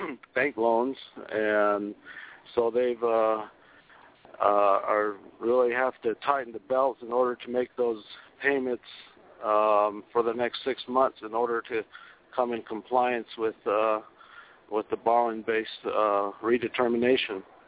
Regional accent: Ennis, Utah, United States; I am from Ennis, Utah, and I served on the Navajo Nation Oil and Gas Board

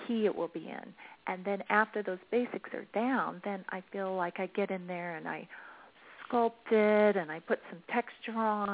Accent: California, United States; And I'm from California, from the coastal area of the Central Coast in California.

